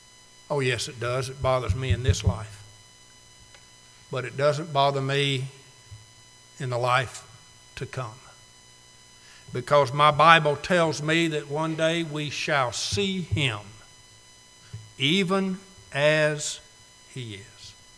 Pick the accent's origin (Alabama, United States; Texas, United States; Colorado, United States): Alabama, United States; And I've told you before, as a boy growing up in Alabama, I heard my daddy or my granddaddy quote that verse.